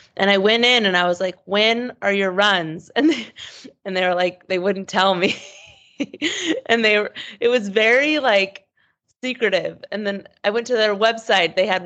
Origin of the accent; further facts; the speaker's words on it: Portland, Oregon, United States; I grew up in Portland, Oregon